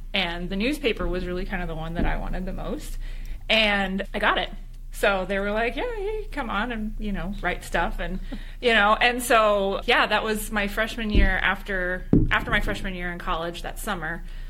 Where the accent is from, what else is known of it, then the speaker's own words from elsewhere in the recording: Indiana, United States; I'm originally from Indiana, so went back to Indiana